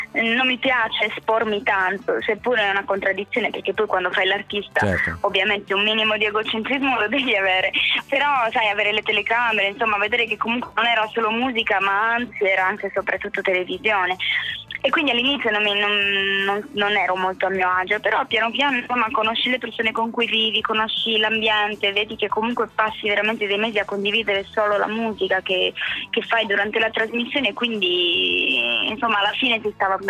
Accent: Sardinia, Italy; questo mi ha fatto riscoprire la mia terra, e da lì ho deciso di inserire la mia lingua sarda in alcune canzoni

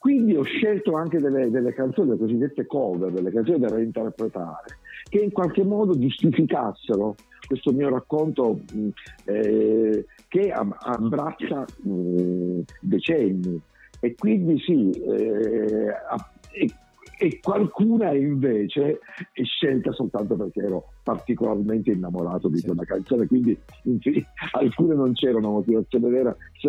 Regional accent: Marsala, Sicily, Italy; Il sale ricorda ovviamente la mia terra, le mie origini, Marsala con le sue saline

